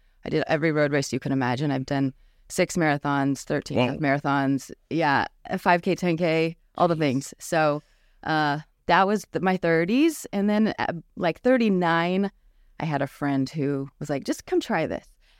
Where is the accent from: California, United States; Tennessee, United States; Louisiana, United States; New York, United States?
Louisiana, United States; born there; I mean, I was born in Louisiana.